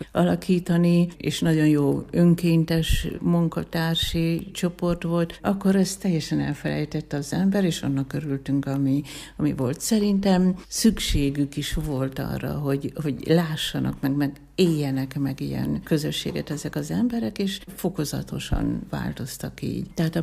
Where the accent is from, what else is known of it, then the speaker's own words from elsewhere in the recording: Hajdú-Bihar, Hungary; Én Hajdú-Bihari vagyok, és egy szinte teljesen református település, vagy legalábbis dominál Hajdúbeszörményben a reformátusság.